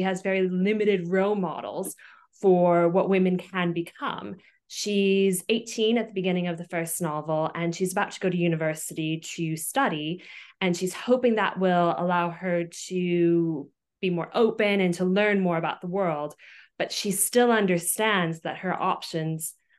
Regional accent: New York, United States; moved away as an adult; now in United Kingdom; Yes, I'm originally from America. I'm from upstate New York, and I've now lived in the UK, in Oxford and London, for 11 years.

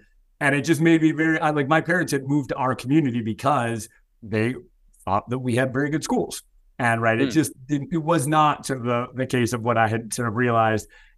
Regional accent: Illinois, United States; So I grew up outside Chicago, sort of a middle income, sort of typical suburban, you know, sort of good government family.

